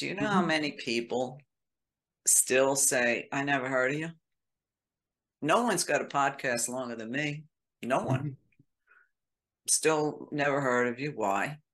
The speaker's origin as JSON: {"language": "English", "town": "Brooklyn", "region": "New York", "country": "United States", "said": "Number one, I'm Italian. I'm a woman. And I'm from Brooklyn."}